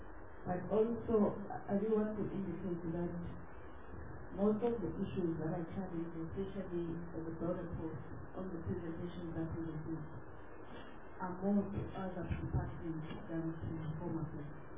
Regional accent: Mpumalanga, South Africa; I'm from Pumalanga.

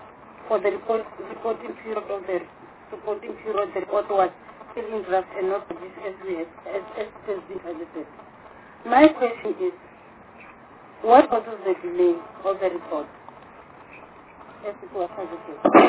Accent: Mpumalanga, South Africa; English is a second language; I'm from Mpumalanga, far in this deep rural area.

